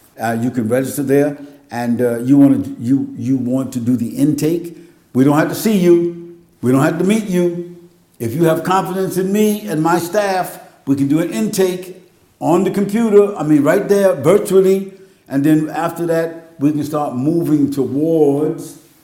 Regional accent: United States; because, you know, I'm from America.

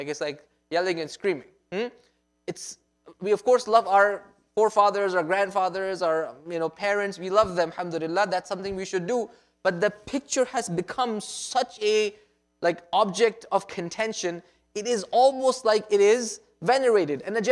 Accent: Canada; Just because I came from Canada doesn't mean I have a Mickey Mouse on my blanket

